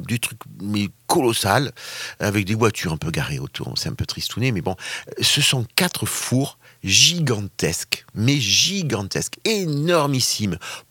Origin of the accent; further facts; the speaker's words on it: Provence-Alpes-Côte d'Azur, France; On va dire qu'on est Marseillais, ouais, donc ouais.